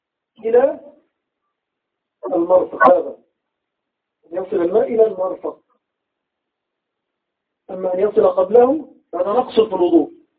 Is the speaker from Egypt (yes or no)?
yes; Egypt; عند العامة عندنا في مصر يسمون العقب بالكعب